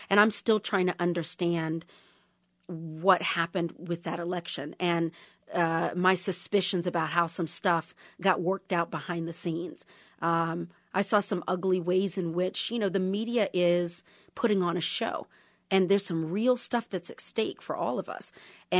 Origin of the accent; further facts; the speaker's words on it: Texas, United States; I grew up in Texas.